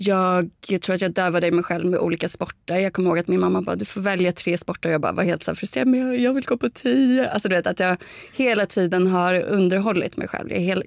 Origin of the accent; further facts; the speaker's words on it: Täby, Stockholm County, Sweden; jag kom från Täby